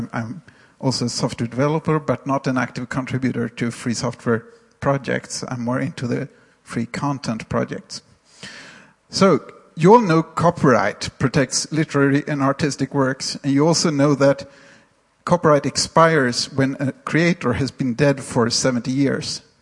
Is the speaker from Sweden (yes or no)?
yes; Sweden; English is a second language; I'm from Sweden, and I'm going to talk about database rights.